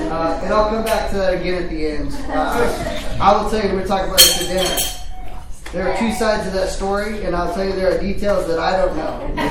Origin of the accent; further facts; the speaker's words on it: Quincy, United States; I did not grow up in this area. I grew up over in Quincy, but all six of the family members in my family have been campers here.